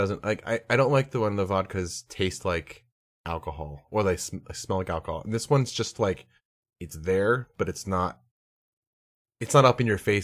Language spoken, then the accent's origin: English; Pennsylvania, United States; I didn't realize that, because I grew up in Pennsylvania, I didn't realize that our groundhog was like the groundhog that predicted the weather for everyone.